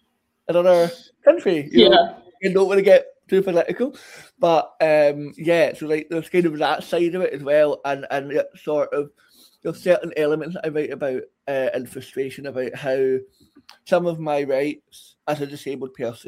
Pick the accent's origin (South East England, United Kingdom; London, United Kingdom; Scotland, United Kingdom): Scotland, United Kingdom; I think especially being Scottish, there's like a kind of, we've got a bit of a history with folklore and legend and things like that.